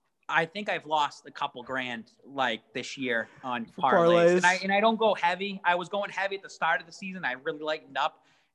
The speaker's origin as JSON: {"language": "English", "town": "Lawrence", "region": "Massachusetts", "country": "United States", "tie": "born or raised there", "said": "Cause we grew up in Lawrence. We grew up with a Hispanic population around us, Puerto Ricans, Dominicans."}